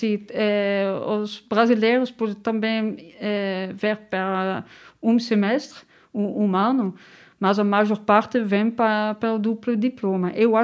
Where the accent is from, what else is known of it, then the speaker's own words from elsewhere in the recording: Netherlands; Portuguese is a second language; now in Marseille, France; eu sou holandesa, não sou francesa, e eu moro na França para a cidade de Marseille, porque eu gosto muito de Marseille.